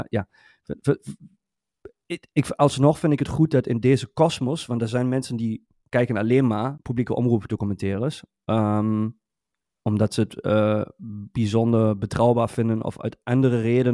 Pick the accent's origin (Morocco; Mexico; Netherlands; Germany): Germany; Dutch is a second language; Ja, kijk, weer iets geleerd als Duitse.